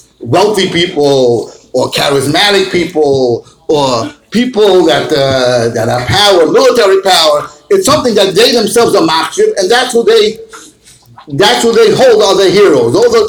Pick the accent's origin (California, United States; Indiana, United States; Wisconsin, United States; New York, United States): Indiana, United States; Muncie; I am from Muncie.